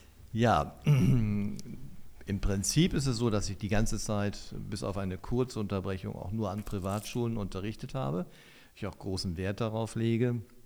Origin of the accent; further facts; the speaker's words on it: Ahaus, North Rhine-Westphalia, Germany; Wie gesagt, ich komme aus Ahaus, bin verheiratet, ich habe zwei Kinder und einen Hund.